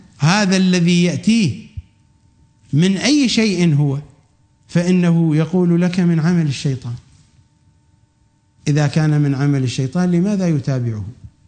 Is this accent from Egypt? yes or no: no; Iraq; accent: Iraqi Arabic; هذا كما نقول في لهجتنا العراقية، هذا أحمق مرتب، ماركة مسجلة